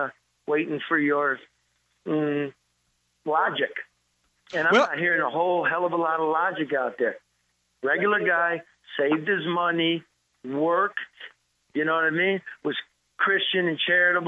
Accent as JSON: {"language": "English", "town": "Detroit", "region": "Michigan", "country": "United States", "said": "I'm from Detroit."}